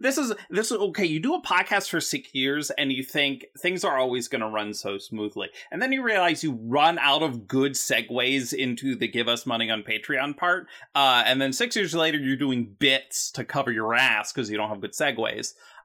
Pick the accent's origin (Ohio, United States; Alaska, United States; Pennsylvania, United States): Pennsylvania, United States; Philadelphia; See, I'm from Philadelphia, and I have no interactions with horses in my backstory